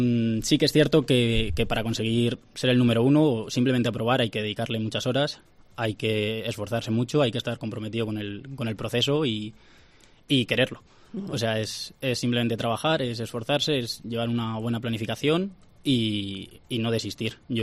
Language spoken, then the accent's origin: Spanish; Ávila, Castile and León, Spain; Yo soy de aquí de Ávila